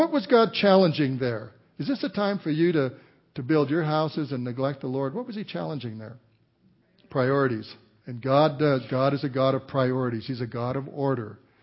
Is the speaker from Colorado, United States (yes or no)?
yes; Walsenburg, Colorado, United States; I grew up in Walsenburg, Colorado. You know, my dad worked hard. He worked in the mines